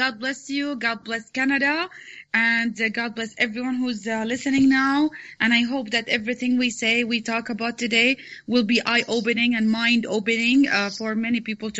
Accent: Saudi Arabia; Well, I grew up in Saudi Arabia since I was 9 years old. We're Palestinians originally.

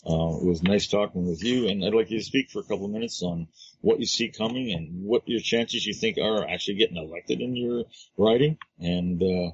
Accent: Canada; I've been here for 65 years, and I know what kind of life I've had in this country, and I'm so happy that I grew up in Canada.

